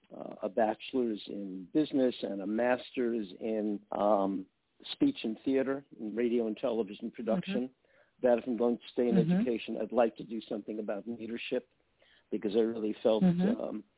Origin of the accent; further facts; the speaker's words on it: New York, United States; accent: New York; Yes, I'm from New York. Born and raised, went to school there, and spent a good portion of my life there.